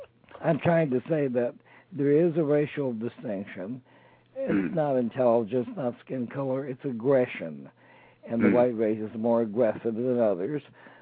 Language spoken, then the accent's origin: English; Jackson, Mississippi, United States; moved away; also born or lived in Alabama; I was born in Alabama, but my family moved to Jackson, Mississippi.